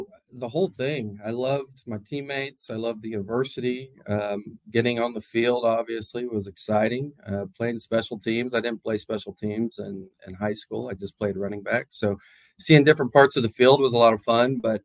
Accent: Austin, Texas, United States; growing up in Austin, he was also the UT doc.

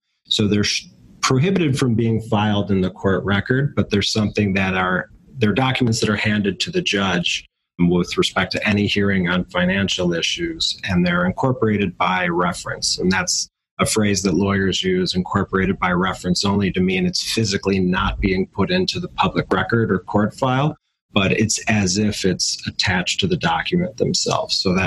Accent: Northbrook, Illinois, United States; I grew up in Northbrook, Illinois.

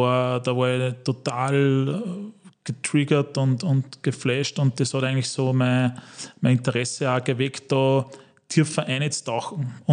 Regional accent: Wels, Upper Austria, Austria; Ich habe eine ganz normale Lehre gemacht bei uns in Oberösterreich, in Wels

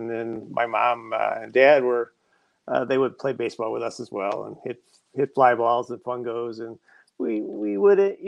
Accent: Waupun, Wisconsin, United States; I grew up in Wisconsin, like you mentioned. So I grew up on a dairy farm, actually. So Waupun, Wisconsin is like halfway between Milwaukee and Green Bay near Fond du Lac area.

